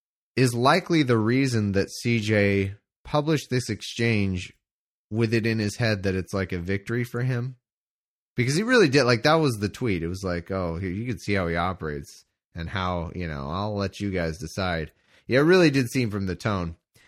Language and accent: English; Australia; now in United States; As an Australian living in the US, I'm out playing the Australian card.